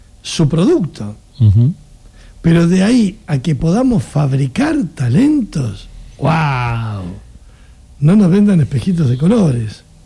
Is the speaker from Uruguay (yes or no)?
no; Argentina; Como somos argentinos y pensamos como argentinos